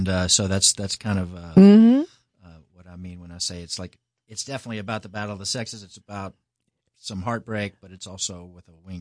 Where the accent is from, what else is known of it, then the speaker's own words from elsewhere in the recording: Owensboro, Kentucky, United States; I grew up in Owensboro, Kentucky, which is kind of the used to be the biggest city in Western Kentucky.